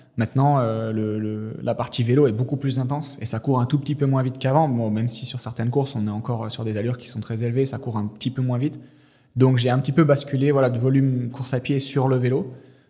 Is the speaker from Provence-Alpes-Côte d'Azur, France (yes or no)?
no; Vesoul, Bourgogne-Franche-Comté, France; on allait voir le triathlon chez moi à Vesoul une fois par